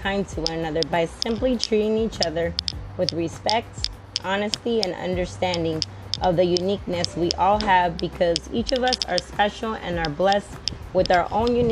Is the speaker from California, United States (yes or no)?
yes; California, United States; I'm from California, and we'll talk about the rest another time.